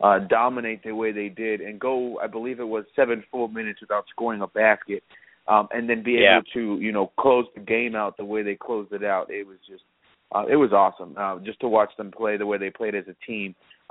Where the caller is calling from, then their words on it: Arizona, United States; calling from Arizona.